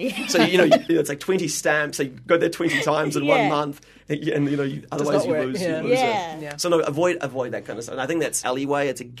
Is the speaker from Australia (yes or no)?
no; New Zealand; Like, well, growing up in New Zealand, we had afternoon tea.